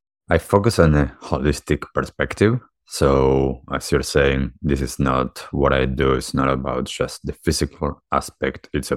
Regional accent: Buenos Aires, Argentina; I grew up in Argentina, in Buenos Aires, and I had a typical childhood.

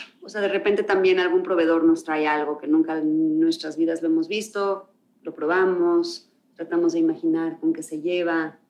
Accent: Mexico; Soy mexicana, crecí en México, los ingredientes que más conozco son los de este país.

